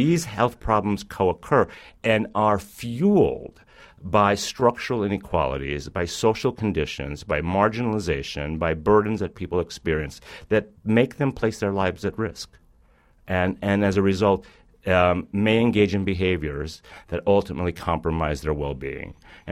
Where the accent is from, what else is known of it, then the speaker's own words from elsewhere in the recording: New York, United States; And in my home state, in New York City, our governor, Andrew Cuomo, has called for an end of AIDS by 2020.